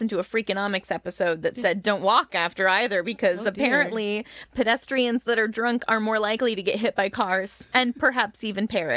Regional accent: Illinois, United States; accent: Illinois; My little Illinois accent comes out.

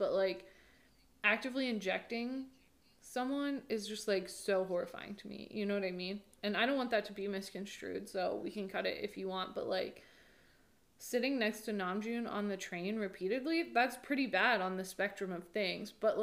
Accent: United States; Like, I'm American, I want to litigate

